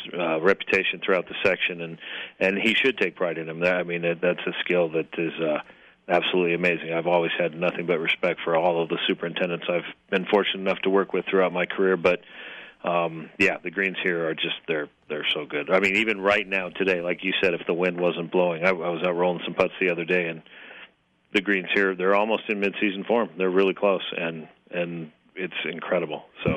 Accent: Boulder, Colorado, United States; So I am a Colorado native. I was born and raised in Boulder, but with rural roots.

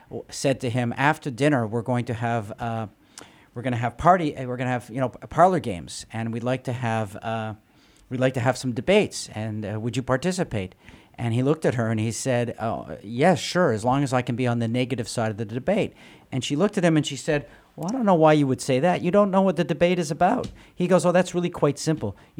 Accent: Quebec, Canada; Look, I'm English from Quebec

